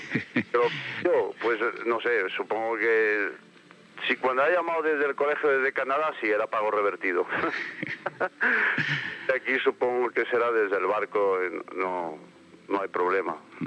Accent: Spain; Yo como español y aparte de todo, pues soy humano.

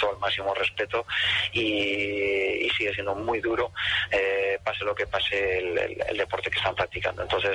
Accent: Pamplona, Navarre, Spain; now in Barcelona, Spain; allí en Pamplona, en mi tierra

